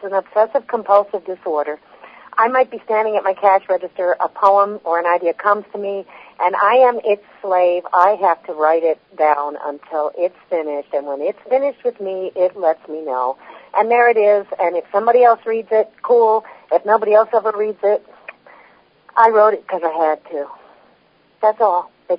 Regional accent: Illinois, United States; born there; also born or lived in Ohio; I was born in Illinois, and I lived in Ohio.

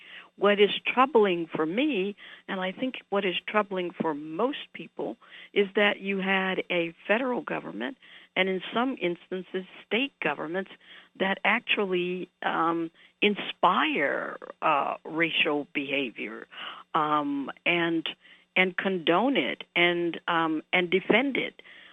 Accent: New Orleans, Louisiana, United States; I think about my own coming from Louisiana. I grew up in New Orleans and, you know, in a segregated society.

